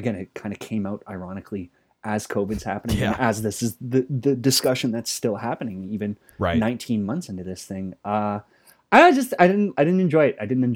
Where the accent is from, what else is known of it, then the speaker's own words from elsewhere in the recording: Oakville, Ontario, Canada; fellow Oakvillian, my hometown here in Canada. Shout out to Oakville.